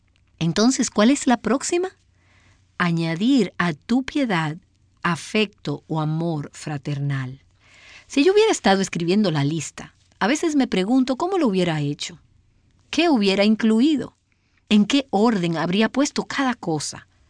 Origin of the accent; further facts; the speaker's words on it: Philadelphia, Pennsylvania, United States; born or raised there